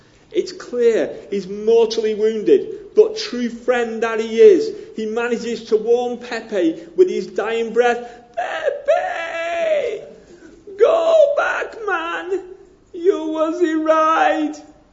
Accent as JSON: {"language": "English", "town": "Widnes", "region": "North West England", "country": "United Kingdom", "tie": "born or raised there", "accent": "up north", "said": "It's an up north accent. It's near Liverpool. I can do a little bit of Scouse, but it's plastic Scouse because I was outside Liverpool. It was Widnes that I was mainly brought up"}